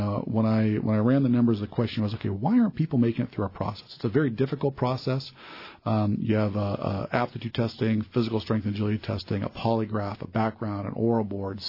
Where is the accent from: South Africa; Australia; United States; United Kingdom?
United States; Fairbanks, Alaska; I grew up in Fairbanks